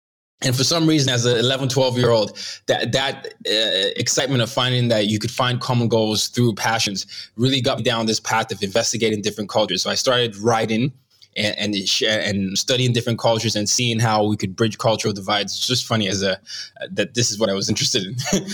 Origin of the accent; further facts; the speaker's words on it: Nigeria; also born or lived in Sweden; I grew up in Nigeria for the first 9 years of my life, in and out. I had a brief two-year stop in Sweden, but majority of the first 9 years of my life was spent under two military dictatorships.